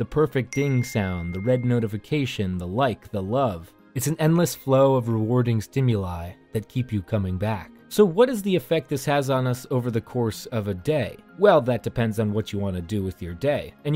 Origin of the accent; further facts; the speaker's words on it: United States; I grew up near New York.